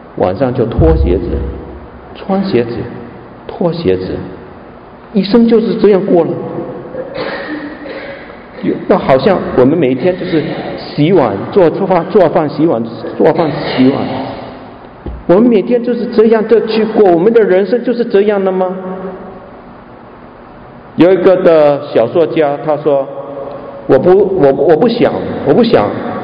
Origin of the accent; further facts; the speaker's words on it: Hong Kong; born there; 我在香港出世，我在香港的时候我们有个字叫做摩登